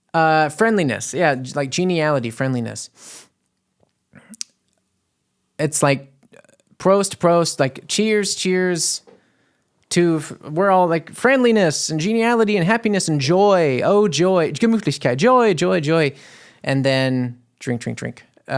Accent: United States; I'm an American. I like a theme park.

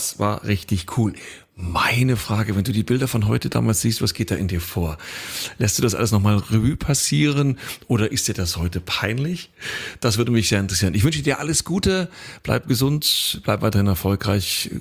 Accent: Saxony, Germany; Ich komme ja aus der Oberlausitz und habe das Skispringen in Solland gelernt, war dann viele Jahre nordisch kombinierter und dann am Ende Langläufer.

